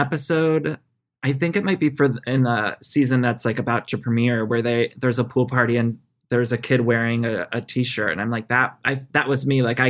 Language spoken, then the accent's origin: English; Ohio, United States; I was Ohio.